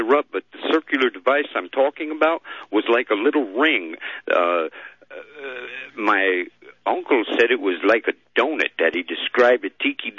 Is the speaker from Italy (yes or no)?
no; Canada; I grew up in Canada, and my great uncle was from France